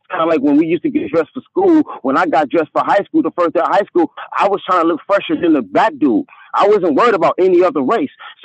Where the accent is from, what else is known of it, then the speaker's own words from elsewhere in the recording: Compton, California, United States; oh, man, when I was in Compton, born and raised in Compton